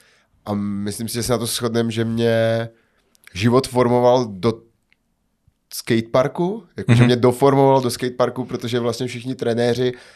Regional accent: Hradec Králové, Hradec Králové Region, Czechia; also born or lived in Brno; Hele, původem jsem z Hradce Králové.

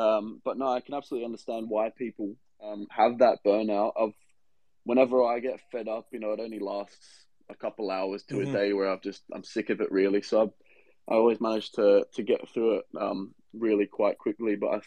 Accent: New Zealand; growing up in New Zealand at the start of Australia, it was soccer

